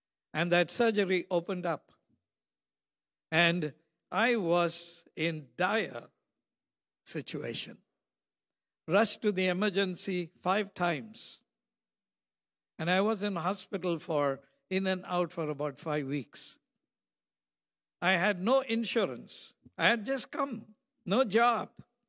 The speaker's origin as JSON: {"language": "English", "region": "Maryland", "country": "United States", "said": "Because I'm from Maryland."}